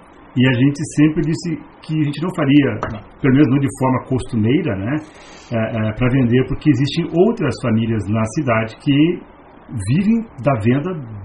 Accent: Porto Alegre, Rio Grande do Sul, Brazil; Então, eu vim de Porto Alegre aprender a fazer massa com os italianos aqui

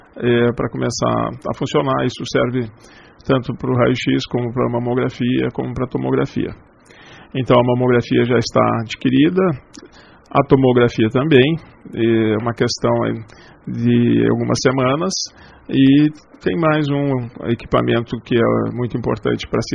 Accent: Espumoso, Rio Grande do Sul, Brazil; como eu sou natural de Espumoso, eu trabalho aqui porque eu gosto da cidade

